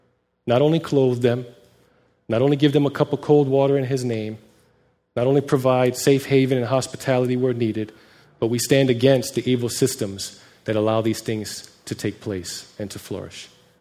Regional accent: New York City, New York, United States; I grew up in New York City, boy. Woo! And roaches.

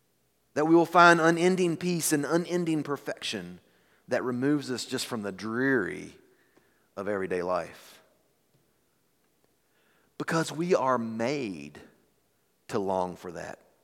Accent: the South, United States; Where I grew up in the South, we had a saying when you ate a particular good food, usually a pie, was, Oh, that was just a little slice of heaven.

